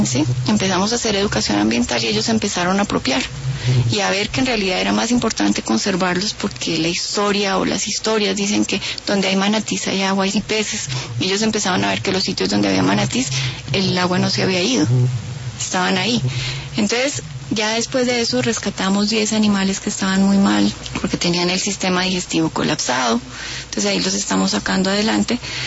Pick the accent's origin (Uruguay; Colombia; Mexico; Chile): Colombia; Popayán, Cauca; Imagínate, yo soy de Popayán. El mar está un poquito lejos allá.